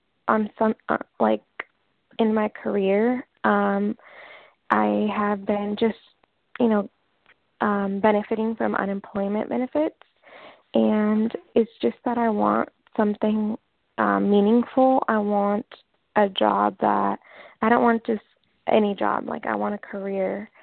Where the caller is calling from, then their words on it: Washington, United States; I'm calling from Washington State.